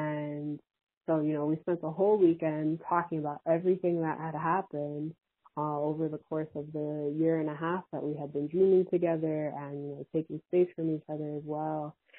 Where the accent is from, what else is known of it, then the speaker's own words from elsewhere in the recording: Wisconsin, United States; I grew up in Wisconsin and I grew up, you know, in a very Pentecostal Christian situation.